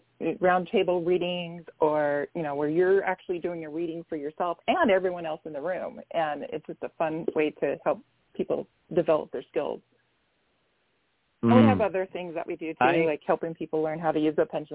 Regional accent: Arizona, United States; I am born and raised in Arizona, and I was a massage therapist for many years

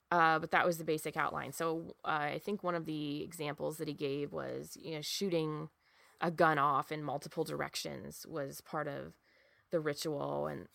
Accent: Appalachia, United States; like I said, I'm from Appalachia. My family has lived here and in various parts of Appalachia for generations.

